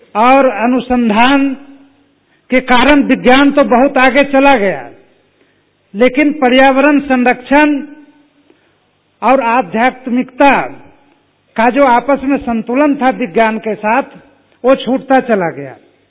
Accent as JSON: {"language": "Hindi", "region": "Bihar", "country": "India", "said": "जिनको हमारी भाषा में उधर बिहार में गोतिया कहते हैं"}